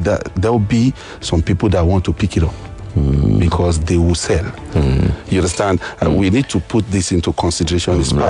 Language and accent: English; Obalende, Lagos, Nigeria; I was born, bred from Obalende, part of Etiosa Constituency 2